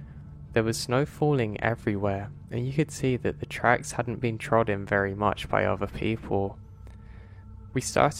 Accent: United States; born there; I am American. I was born in America, but my father's from Norway

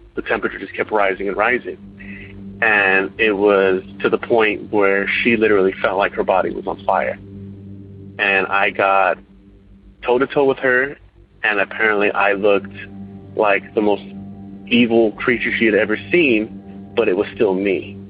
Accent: Irvine, California, United States; I'm from Irvine, California

